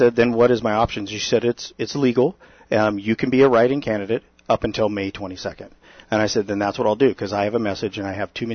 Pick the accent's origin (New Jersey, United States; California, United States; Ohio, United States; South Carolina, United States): California, United States; And a friend of ours, when I was growing up in California, he had a boat, his dad, and we came out here.